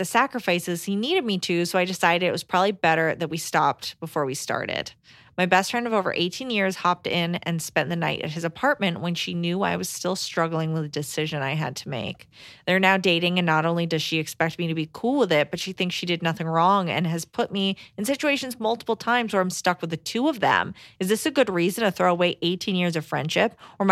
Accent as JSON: {"language": "English", "country": "Argentina", "also_born_or_lived": "Hong Kong", "lives_now": "Australia", "said": "I'm 28 female from South America, Argentina, living in Australia."}